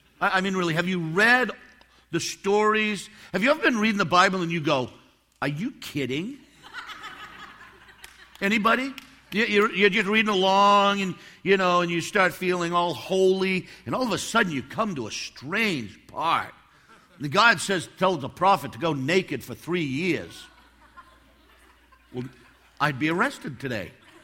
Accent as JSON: {"language": "English", "region": "Northeast", "country": "United States", "said": "you're going to realize that I'm not from around here. We're from the Northeast, Jan and I."}